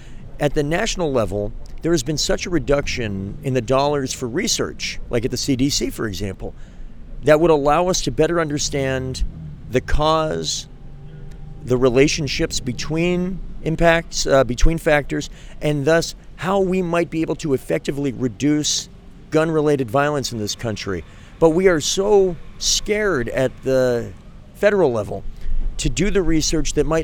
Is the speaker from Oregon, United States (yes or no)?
no; Manchester, New Hampshire, United States; both of my folks are immigrants from Quebec, the Sherbrooke area, and they met in Manchester, and I was born and raised in Manchester.